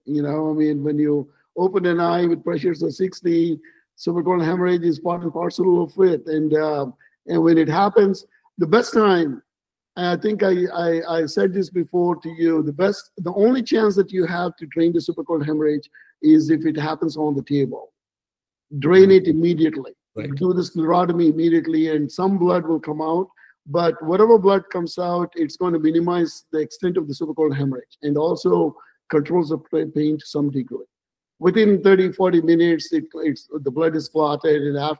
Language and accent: English; Hyderabad, Telangana, India; my hometown that I grew up in Hyderabad, India.